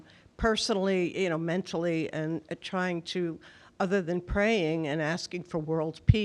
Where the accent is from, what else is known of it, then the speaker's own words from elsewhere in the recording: Peachtree City, Georgia, United States; From Peachtree City, Georgia.